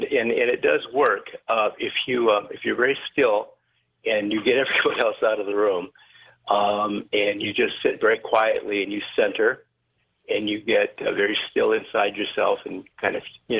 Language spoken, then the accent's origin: English; Seattle, Washington, United States; Well, even when I was young, growing up in the Seattle area, I would see ghosts